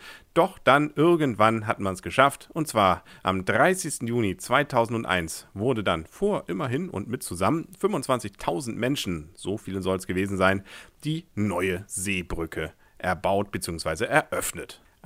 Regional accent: Kiel, Schleswig-Holstein, Germany; Ist ja eigentlich auch eine schöne Sache als Kieler, wenn man an den Strand will, einfach mal ja, so knapp eine halbe Stunde mit der Bahn dann zum Strand zu fahren

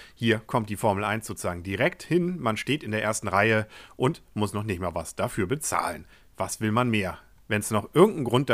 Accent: Kiel, Schleswig-Holstein, Germany; Was will man da als Kieler mehr?

